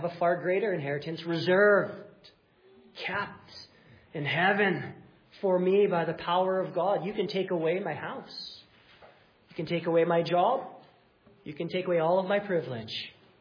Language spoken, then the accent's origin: English; Winnipeg, Manitoba, Canada; So I'm from Winnipeg, and there's big mosquitoes everywhere in Manitoba.